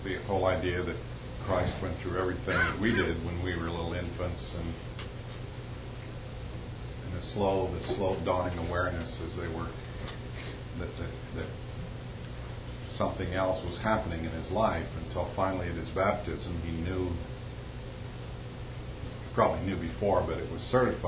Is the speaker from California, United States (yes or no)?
no; Minnesota, United States; And I'm from Minnesota, and I can assure you that some of those lakes, it takes three minutes to say the name